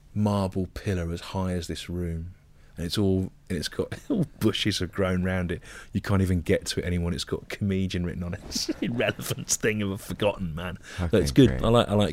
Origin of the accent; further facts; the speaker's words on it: Solihull, West Midlands, United Kingdom; The Duke of Solihull, he was called, and I grew up in Solihull, so I always found that quite funny.